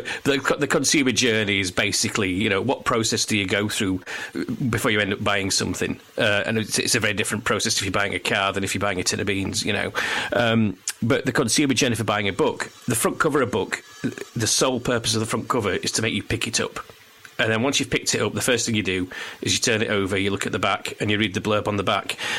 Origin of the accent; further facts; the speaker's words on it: Barnsley, Yorkshire and the Humber, United Kingdom; I grew up in Barnsley and I went to great pains as a young person to not be like a person from Barnsley. And then I kind of went back to it later on in my life.